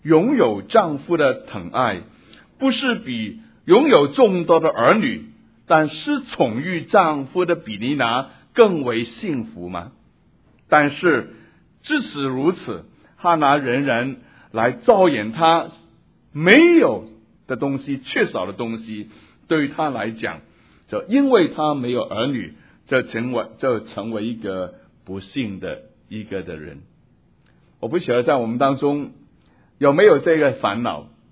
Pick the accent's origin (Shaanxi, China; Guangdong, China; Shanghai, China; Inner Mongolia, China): Guangdong, China; 那我们广东人坐月子不是吃喝那个鸡汤的